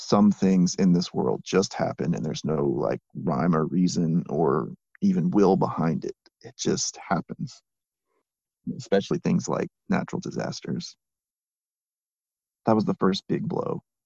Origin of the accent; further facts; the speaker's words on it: United States; than what was to me normal growing up in the United States in a middle class life